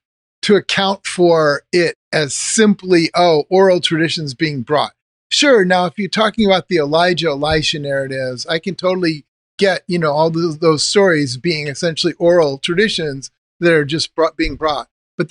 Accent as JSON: {"language": "English", "country": "United States", "said": "I spell the word center with an ER instead of an RE because I'm American, right?"}